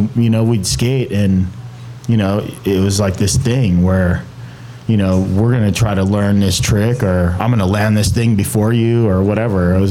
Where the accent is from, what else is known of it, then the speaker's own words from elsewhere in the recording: Alexandria, Virginia, United States; so I grew up in outside of Washington, D.C., which is where I'm from originally, in Alexandria, Virginia.